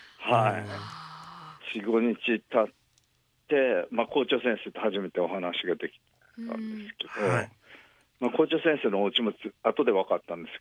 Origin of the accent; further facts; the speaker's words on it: Kobe, Hyogo, Japan; 一度も神戸に生まれて神戸育って一度も神戸出たことないんですけど